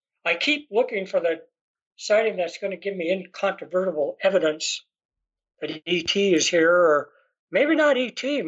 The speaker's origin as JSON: {"language": "English", "region": "Montana", "country": "United States", "tie": "born or raised there", "said": "I was raised here in Montana, and growing up in the 1950s, there was just a UFO craze out there"}